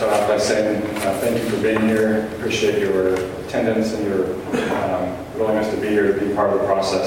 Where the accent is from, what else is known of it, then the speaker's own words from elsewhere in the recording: Orem, Utah, United States; now in American Fork, United States; I have lived in American Fork for 30 years. I was born and raised in Orem.